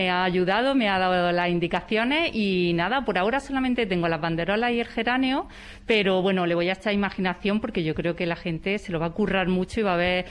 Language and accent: Spanish; Granada, Andalusia, Spain; now in Madrid, Spain; Yo que vengo de Granada, de otra zona, llegar a Madrid y encontrarme en un sitio tan acogedor